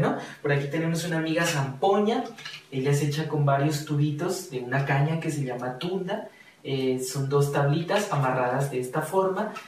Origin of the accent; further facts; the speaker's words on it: Nariño, Colombia; el resguardo de Pastás, municipio de Aldán. Hoy he querido venir a compartirles un poquito de la música, de los sonidos de mi tierra, una tierra de volcanes, de montañas sagradas, nevados, lagunas, frailejones, cóndores, un territorio maravilloso, el Nudo de los Pastos.